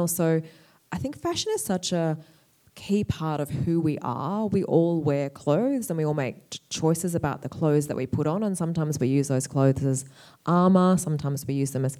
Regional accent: Perth, Western Australia, Australia; also born or lived in Melbourne / London; I am from Perth, yes. I've lived in Perth for most of my life, although I have lived in Melbourne and London for a few years in between.

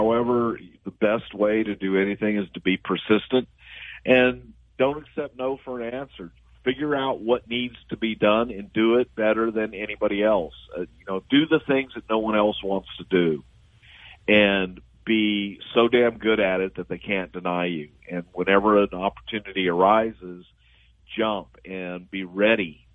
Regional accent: the South, United States; just growing up in the South, being around a lot of those Baptist tent shows and traveling evangelist all over the place

